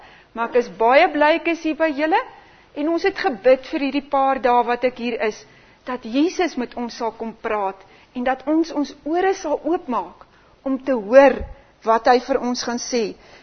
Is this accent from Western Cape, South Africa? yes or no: no; Modimolle, Limpopo, South Africa; Weet julle, ons kom van Nylstroom af, maar hoekom is ek so lief vir Nylstroom?